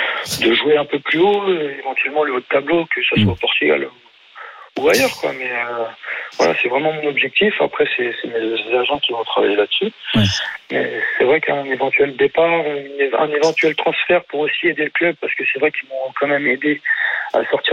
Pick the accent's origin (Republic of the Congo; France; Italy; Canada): France; moi, je suis français, qui fait toute ma formation en France, qui grandit en France, qui a commencé à être professionnel en France.